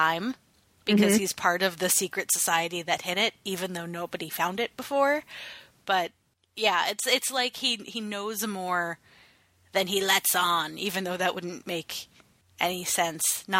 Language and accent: English; Northeast, United States; Okay, maybe this is a, you know, growing up in the Northeast thing.